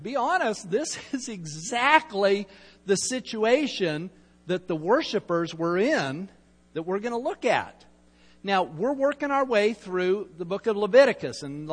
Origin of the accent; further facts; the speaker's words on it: Salt Lake City, Utah, United States; I grew up in Salt Lake, started skiing when I was, 12 or 13, and I love it.